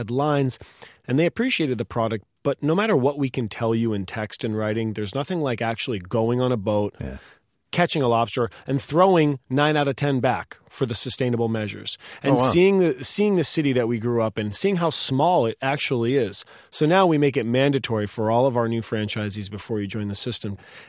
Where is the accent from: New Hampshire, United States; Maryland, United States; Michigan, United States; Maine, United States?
Maine, United States; We wanted everyone to know that our product comes directly from Maine and that we're from Maine.